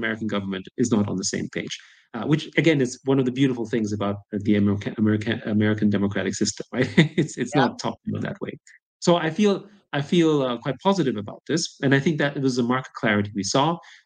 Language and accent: English; Austria; I grew up in Austria, in a social democratic country, so I'm not anti-socialist per se.